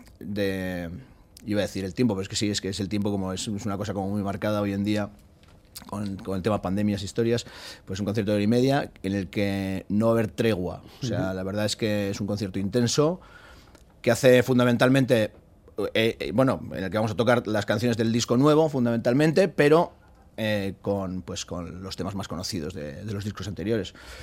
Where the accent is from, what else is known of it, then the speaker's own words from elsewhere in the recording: Portugalete, Basque Country, Spain; now in Getxo, Spain; Yo soy de Portu y bueno, lo que pasa es que llevo muchos años viviendo en Guecho